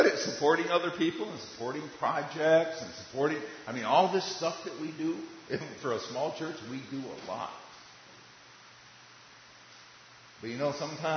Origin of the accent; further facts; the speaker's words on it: Michigan, United States; I mean, I'm from Michigan. I understand you only have so many play days in the summer.